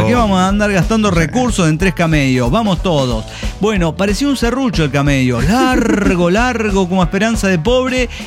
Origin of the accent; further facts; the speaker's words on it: Costa Rica; Ah, no, yo soy de Tiquicia.